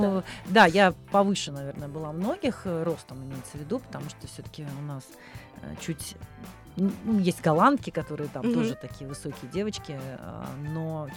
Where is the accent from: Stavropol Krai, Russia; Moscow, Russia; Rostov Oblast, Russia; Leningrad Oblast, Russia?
Leningrad Oblast, Russia; Потому что это был Ленинград, а мы из Ленинградской области.